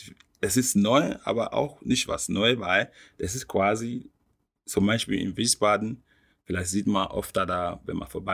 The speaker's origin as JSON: {"language": "German", "country": "Nigeria", "second_language": "German", "lives_now": "Taunusstein, Germany", "said": "Ich komme ursprünglich aus Nigeria und ich wohne hier in Taunusstein seit Anfang 2000, denke ich."}